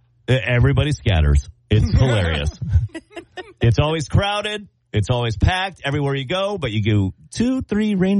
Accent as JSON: {"language": "English", "region": "California", "country": "United States", "said": "I came from Southern California."}